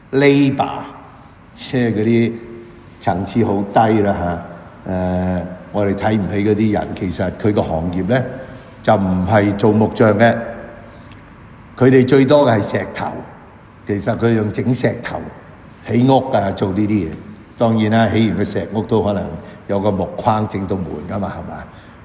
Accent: China; 这个写的东西是2000多年前中东的文化，不是我们中国人。

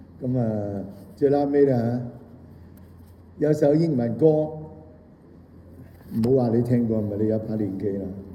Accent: China; 我係一個中國人啦嚇。咁啊，我哋雖然因住唔同嘅理由咧相隔住啊，雖然我唔係住喺祖國裏頭啊，但係我嘅心咧，時時我覺得我係個中國人。

